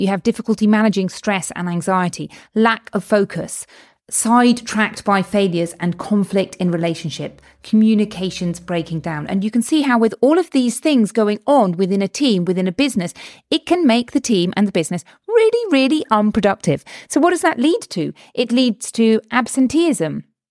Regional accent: United Kingdom; you may tell that I'm from the United Kingdom

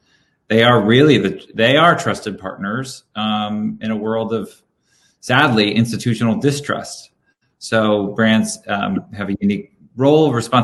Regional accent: New York, United States; also born or lived in Connecticut; And at an early age, growing up on the East Coast, specifically in New York and Connecticut, with a family of four boys and a small home

